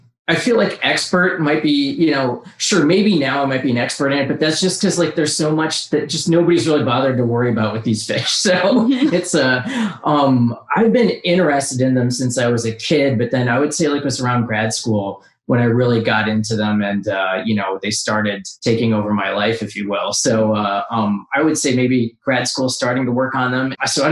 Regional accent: Washington, United States; born there; I was born in Washington State, lived there for a few years.

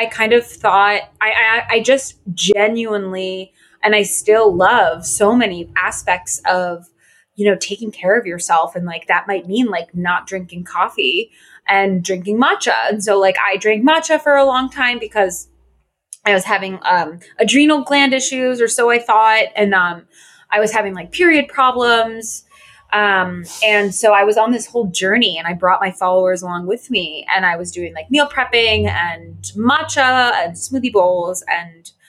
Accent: Connecticut, United States; also born or lived in Los Angeles; now in Brooklyn, United States; I am she. And I am from Connecticut. I currently live in Brooklyn.

